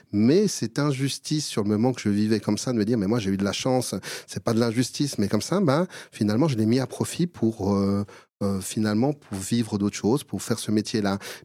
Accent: Colombia; Moi, je suis adopté, j'ai été adopté à l'âge de 5 ans, j'ai grandi en Colombie

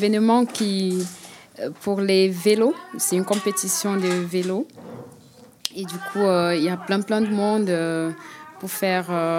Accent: Cameroon; now in Switzerland; Parce que ça fait 2 ans que je suis en Suisse. Je viens du Cameroun.

